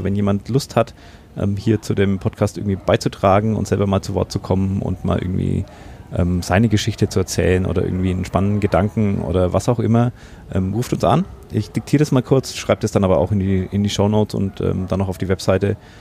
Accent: Bavaria, Germany; Nein, ich komme hier aus dem Umland. Also ich wohne tatsächlich in meinem nicht Geburtsdorf. Ich meine, geboren bin ich schon in der nächstgrößeren Stadt. Aber ich habe im Grunde immer hier gewohnt, bis auf mal ein Jahr, wo ich in Erlangen studiert habe.

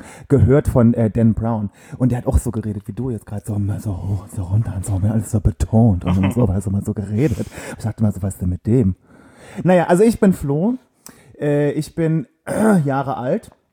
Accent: Saarlouis, Saarland, Germany; Nee, ich komme aus dem schönen Saarland.

